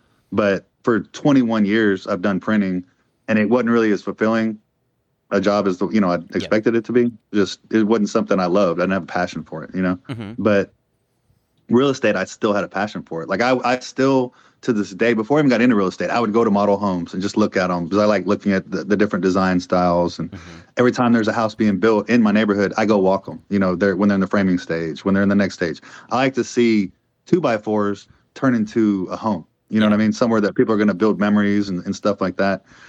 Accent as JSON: {"language": "English", "town": "Rosenberg", "region": "Texas", "country": "United States", "said": "I'm from Rosenberg, so probably like a month ago when I was down there."}